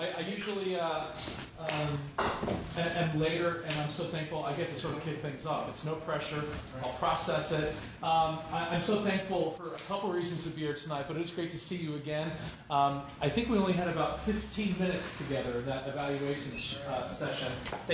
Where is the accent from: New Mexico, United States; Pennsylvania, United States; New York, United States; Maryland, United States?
Pennsylvania, United States; Hershey; I'm from Hershey, Pennsylvania, born and raised.